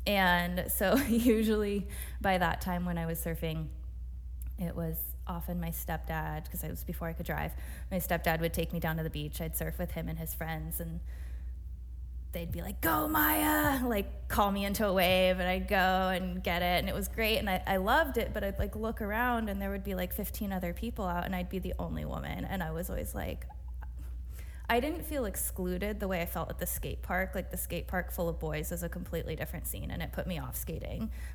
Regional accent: California, United States; I grew up on Northern Chumash and Solanan land on the central coast of California in so-called San Luis Obispo County. And I grew up working class

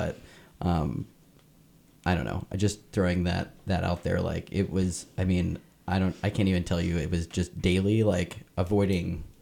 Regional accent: Bloomington, Illinois, United States; So I came from Unit 5 in Bloomington Normal

